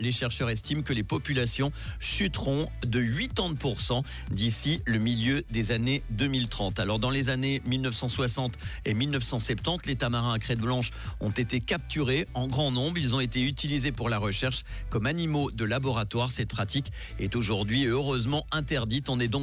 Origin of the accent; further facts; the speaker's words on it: Zurich, Switzerland; L'histoire solide du jour nous amène pas très loin, chez nous, à Zurich.